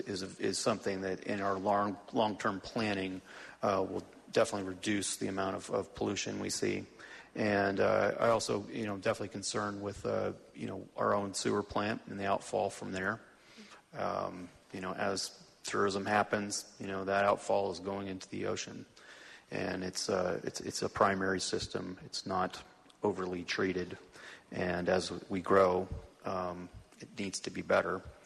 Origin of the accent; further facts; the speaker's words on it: Atlanta, Georgia, United States; I come from Atlanta, Georgia, where it has some of the worst air quality in the United States.